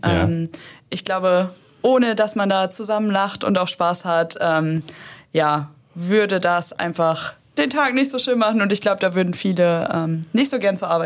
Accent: Haselünne, Lower Saxony, Germany; Ja, ein Emsländer Mädel bin ich auch. Ich komme aus Hasselünne

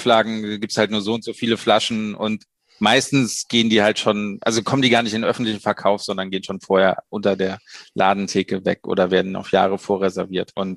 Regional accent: Düsseldorf, North Rhine-Westphalia, Germany; Ich bin halt Düsseldorfer eigentlich.

